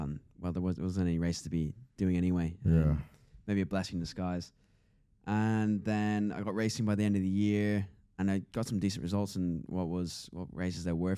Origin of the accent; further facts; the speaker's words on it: Ireland; I'm from Ireland.